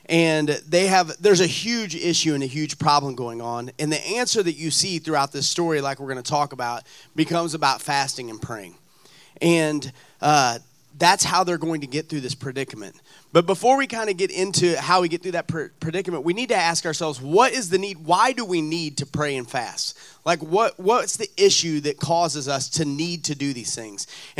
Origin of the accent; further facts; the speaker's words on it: Alton, United States; I remember growing up in Alton as a kid